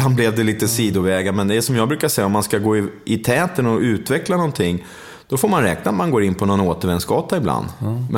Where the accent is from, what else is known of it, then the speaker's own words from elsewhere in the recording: Tumba, Stockholm County, Sweden; jag hamnade ju där när jag var bara 3-4 år gammal. Så växte jag upp där